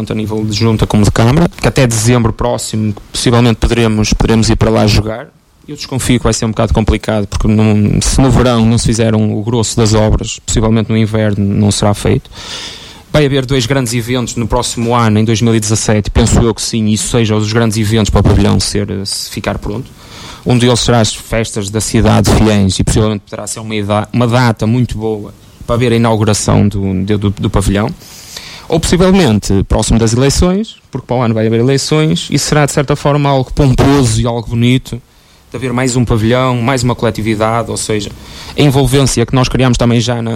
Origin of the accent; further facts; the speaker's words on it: Lourosa, Aveiro, Portugal; eu sou natural de Lourosa e conheço a gente de Lourosa